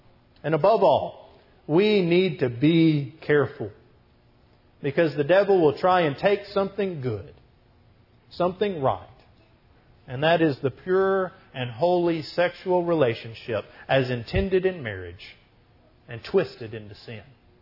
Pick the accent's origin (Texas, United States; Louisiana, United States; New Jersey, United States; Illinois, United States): Texas, United States; But between growing up in Texas, marrying a girl from Nashville, and the Cowboy B Show